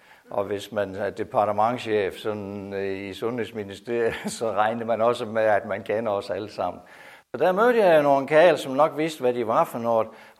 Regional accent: Stavning, Central Denmark Region, Denmark; now in Grenå, Denmark; Jeg er vokset op i Stavning, og så er jeg blevet en læge, og så endte jeg op i Grenå, og der har jeg været praktiserende læge.

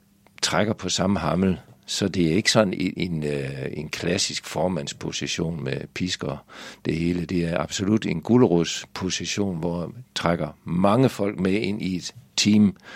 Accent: Svendstrup, North Denmark Region, Denmark; Vi havde en gammel stiv vogn derhjemme i Svendstrup.

